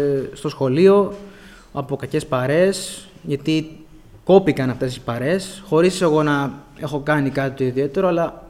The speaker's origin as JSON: {"language": "Greek", "town": "Nea Smyrni", "region": "Attica", "country": "Greece", "tie": "born there", "said": "Γεννήθηκα το 2001, συγκεκριμένα στη Νέα Σμύρνη."}